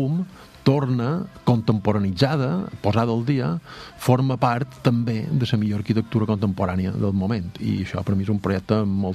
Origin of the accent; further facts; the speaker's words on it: Balearic Islands, Spain; now in London, United Kingdom; viure a Londres i mesclar la meva mallorquinitat amb ser també de Londres. Jo som molt de Mallorca, però també som una mica de Londres.